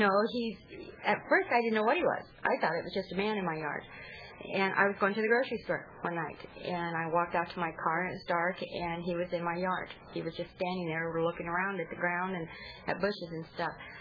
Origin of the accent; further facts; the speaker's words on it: Victorville, California, United States; I was born and raised in the Victorville area in the high desert. I still live there.